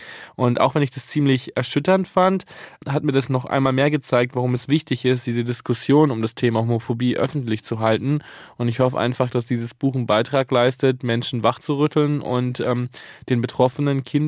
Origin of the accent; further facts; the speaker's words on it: Italy; now in Germany; Ich habe eine große Familie, ich bin Italiener